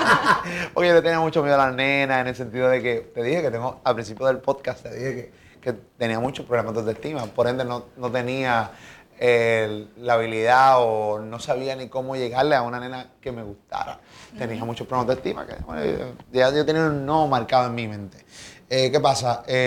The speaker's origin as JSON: {"language": "Spanish", "country": "Puerto Rico", "said": "somos hermanos boricuas, vivimos en el mismo país."}